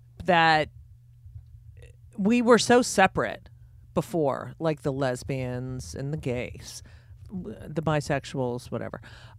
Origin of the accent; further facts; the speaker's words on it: New Jersey, United States; I grew up in New Jersey. It was bad enough. But the South is a whole other world to me.